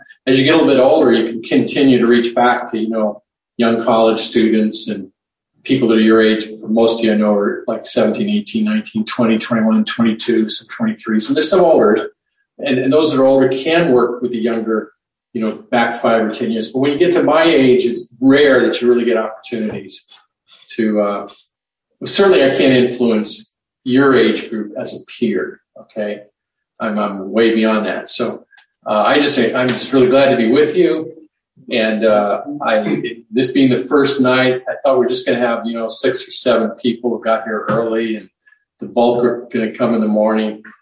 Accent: San Francisco, California, United States; And I grew up in San Francisco and was greatly influenced by the whole thing happening there in the 60s and 70s.

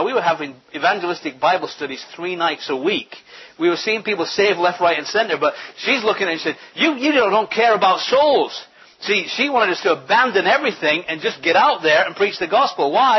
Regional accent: England, United Kingdom; I might say I'm an Englishman, but what's an Englishman?

